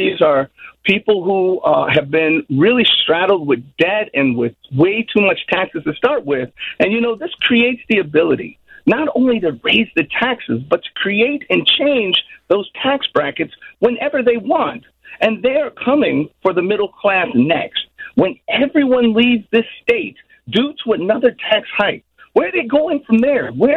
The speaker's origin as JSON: {"language": "English", "town": "Chicago", "region": "Illinois", "country": "United States", "tie": "born or raised there", "also_born_or_lived": "Evanston, United States", "said": "You know, I grew up in Rogers Park and just outside of Chicago and Evanston."}